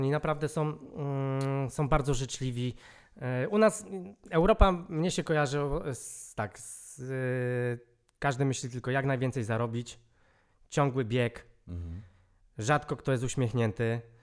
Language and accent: Polish; Sosnowiec, Silesian Voivodeship, Poland; Jak pytają się, skąd jestem i mówię, że jestem z Polski